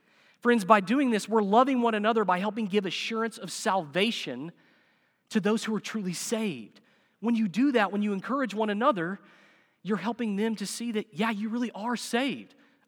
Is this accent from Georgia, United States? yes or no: no; Harrison, Arkansas, United States; I am from Harrison.